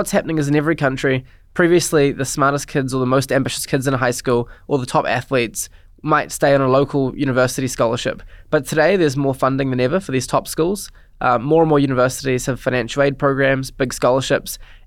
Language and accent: English; New Zealand; So I would say it's great as a Kiwi, selfishly, that we started in New Zealand.